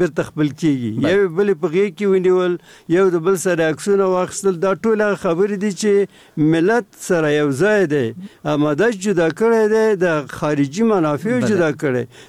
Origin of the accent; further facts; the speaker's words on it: Afghanistan; به عنوان یک افغان